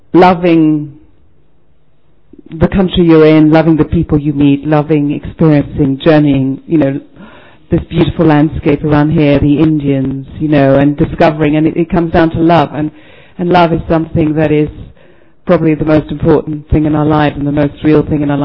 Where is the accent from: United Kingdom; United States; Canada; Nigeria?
United Kingdom; England; I'm from England and from other places, but I'm from England, yes.